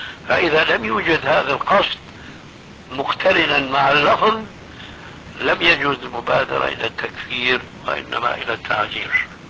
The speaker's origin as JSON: {"language": "Arabic", "country": "Syria", "said": "وكما يقولون عندنا في سوريا بالكوم، بالجملة يعني بالجملة."}